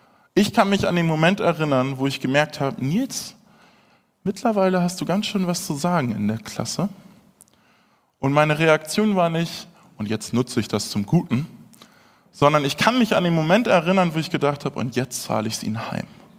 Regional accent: Hamburg, Germany; Ich bin in Hamburg groß geworden

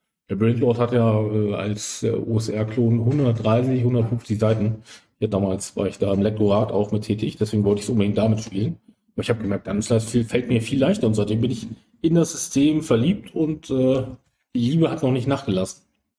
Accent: Helmstedt, Lower Saxony, Germany; ich bin noch zur Zeit in der Grenze groß geworden, beziehungsweise meine Jugend war dann, ich bin 12, 13 so, hat sich die Grenze geöffnet. Ich wohne ja in Helmstedt, das heißt direkt an der Grenze.

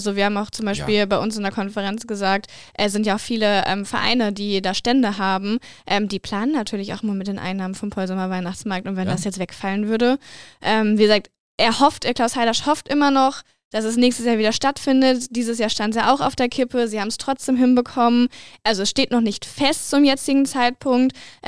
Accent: Bottrop, North Rhine-Westphalia, Germany; In Bottrop, meiner Heimatstadt

